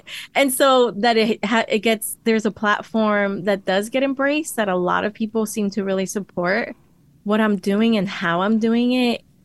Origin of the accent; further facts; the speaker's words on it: Miami, Florida, United States; as if my people celebrate it, as if I grew up in Latina communities back in Miami. Nobody ever mentioned Cinco de Mayo then.